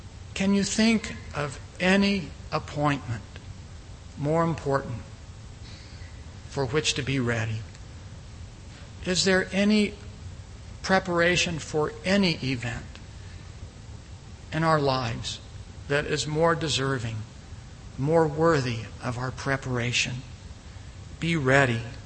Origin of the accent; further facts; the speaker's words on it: North Carolina, United States; Growing up in North Carolina, we had daily thunderstorms during the latter part of summer, evenings as well.